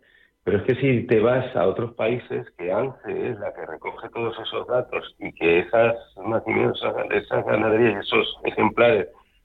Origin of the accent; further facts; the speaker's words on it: Albacete, Castilla-La Mancha, Spain; yo es que como soy de Albacete hablo claro, ¿sabes?